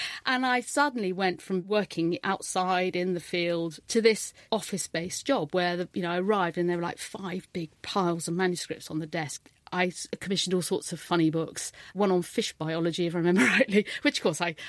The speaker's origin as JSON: {"language": "English", "region": "London", "country": "United Kingdom", "tie": "born or raised there", "said": "given that I grew up in London."}